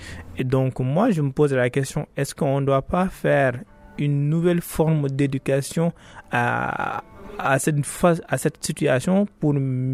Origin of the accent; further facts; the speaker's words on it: Saint-Louis, Senegal; Et chez nous, à Saint-Louis, on parle de cette génie.